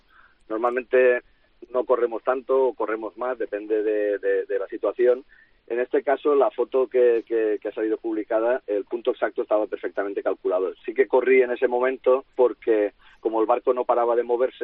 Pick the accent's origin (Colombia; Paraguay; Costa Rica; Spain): Spain; Sueca, Valencian Community; Yo soy sueca, hasta al lado de Cullera